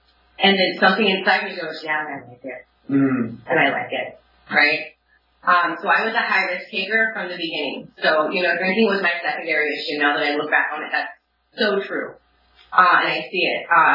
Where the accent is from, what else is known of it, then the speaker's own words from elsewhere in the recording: Seattle, Washington, United States; I grew up in Seattle, a lot of pot smoking, a lot, you know, drugs were there.